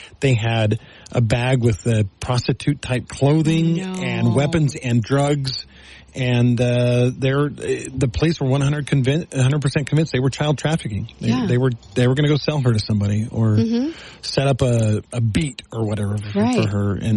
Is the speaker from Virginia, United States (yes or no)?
no; Texas, United States; I can tell you this, growing up in Texas, you did not address adults without a sir or a ma'am if you were under the age of 18.